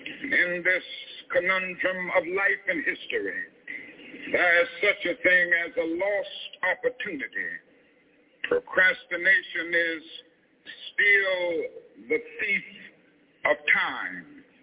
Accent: United States; I am an American, and like the prophets of old who spoke to Israel

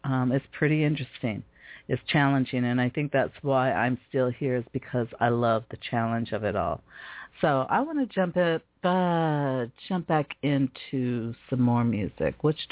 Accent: Seattle, Washington, United States; really proud to be from Seattle, Washington. I'm really proud to represent some of the talents from my hometown.

